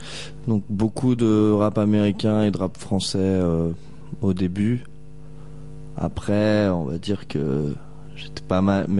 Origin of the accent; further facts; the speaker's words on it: Angers, Pays de la Loire, France; D'ici, Angers.